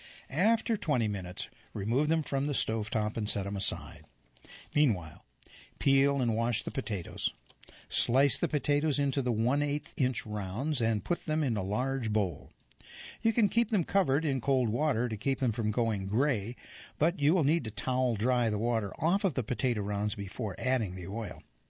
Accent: Ohio, United States; also born or lived in California; Almonds, where I grew up in Ohio. But I lived in California for a while, up north, and they called them almonds.

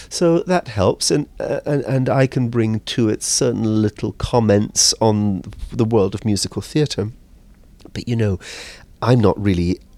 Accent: Scotland, United Kingdom; I go back to my home country, to Scotland, to do Lucia de Lammermoor for Scottish Opera, which is wonderful.

